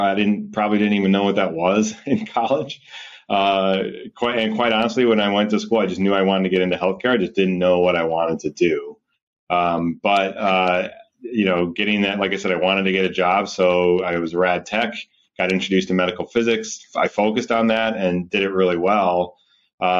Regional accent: Norwalk, Ohio, United States; now in Columbus, United States; I came from a small town called Norwalk, Ohio, which is near Sandusky.

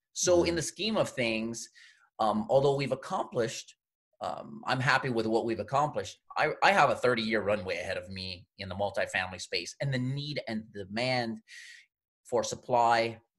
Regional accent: Louisiana, United States; Where I'm from the Gulf, so I'm from the Gulf Coast of southeastern Louisiana.

